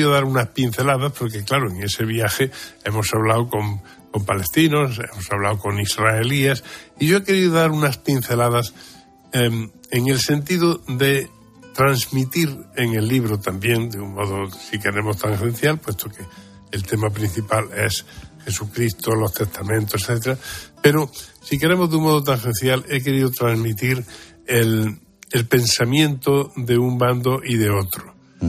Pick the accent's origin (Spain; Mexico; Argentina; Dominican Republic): Spain; Arjona, Andalusia; todos los que somos de Arjona, provincia de Jaén, sí … los patrones son Bonoso y Maximiano.